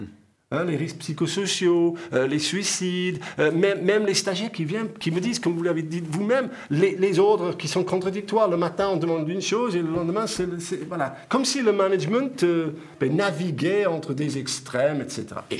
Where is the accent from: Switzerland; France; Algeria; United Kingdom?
United Kingdom; England; Moi, donc, je suis d'Angleterre.